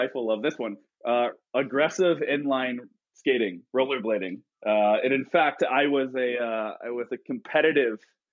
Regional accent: Midwest, United States; Yeah, I grew up in the Midwest

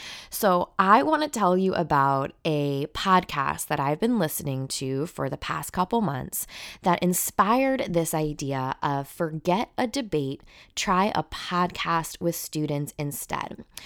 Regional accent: Long Island, New York, United States; now in New Jersey, United States; Now, I am a native New Yorker. I grew up on Long Island. I lived and taught in New York City, in Manhattan for a while. Now I'm on the Jersey side of the river

